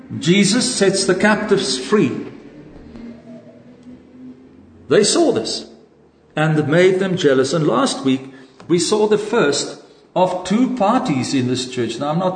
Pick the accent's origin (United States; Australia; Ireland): Ireland; Brothers, how many of you have ever seen me afraid? I'm too Irish for that.